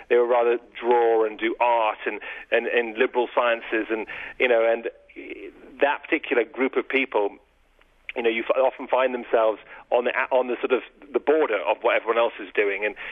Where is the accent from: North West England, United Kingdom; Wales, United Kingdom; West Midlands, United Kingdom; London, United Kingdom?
London, United Kingdom; this little island of Sri Lanka didn't mean much to me when I grew up in England, other than a sort of a pearl-shaped, island off the coast of India on a map.